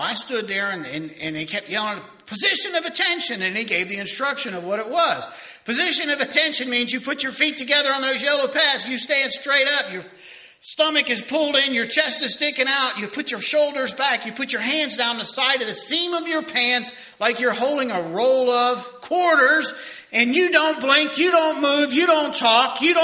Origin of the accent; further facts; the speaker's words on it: Baltimore, Maryland, United States; And I was from Baltimore back then.